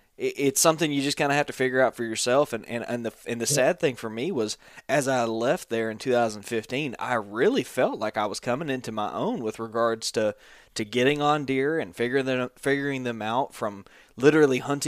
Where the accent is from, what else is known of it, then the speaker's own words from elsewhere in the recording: Georgia, United States; I grew up in Southeast Georgia.